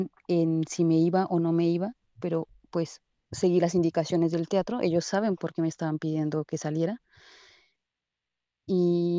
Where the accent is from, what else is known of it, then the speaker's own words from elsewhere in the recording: Mexico; yo soy artista escénica mexicana, soy investigadora teatral y pues actriz y performer. Yo llegué el 2 de octubre aquí a Palestina